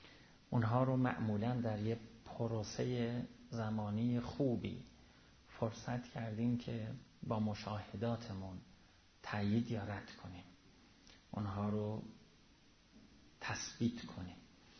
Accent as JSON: {"language": "Persian", "country": "Iran", "tie": "born or raised there", "said": "خب ما همه ایرانی هستیم و کل عمرمون هم ایران بودیم"}